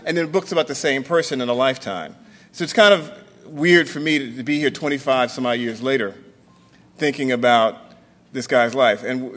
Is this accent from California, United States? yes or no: no; New York, United States; I mean, it was the first time as a New Yorker I'd seen Black wealth.